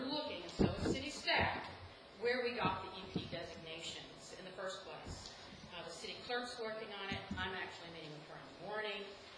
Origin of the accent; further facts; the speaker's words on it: the South, United States; now in North Bend, United States; And since I'm from the South, I kind of have to start with a story.